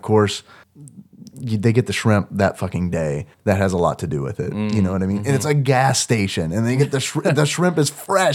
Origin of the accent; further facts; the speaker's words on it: Louisiana, United States; born there; I've never had a shrimp salad po' boy, but I was born in Louisiana, and I have very fond memories of going to the gas station.